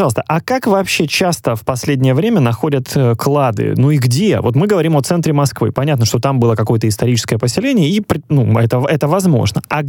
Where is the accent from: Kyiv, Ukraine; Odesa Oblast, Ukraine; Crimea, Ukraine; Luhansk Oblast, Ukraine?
Crimea, Ukraine; а я сам из Крыма